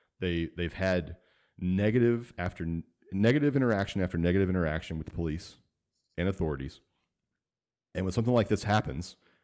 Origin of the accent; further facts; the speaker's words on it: Port Arthur, Texas, United States; I grew up where I grew up in Port Arthur, and it's kind of a terrible place to grow up, and it's worse now than it was when I was a kid.